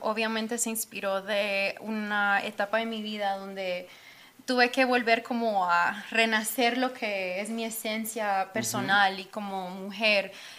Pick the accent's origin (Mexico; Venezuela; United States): United States; Houston, Texas; siendo de Houston, lo que es el R&B, hip hop, claro. y también lo que es siendo colombiana